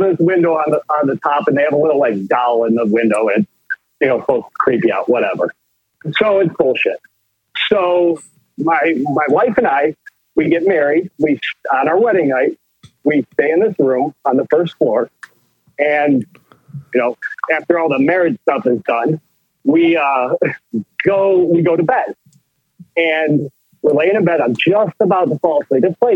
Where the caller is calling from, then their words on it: Detroit, Michigan, United States; I'm calling from Detroit.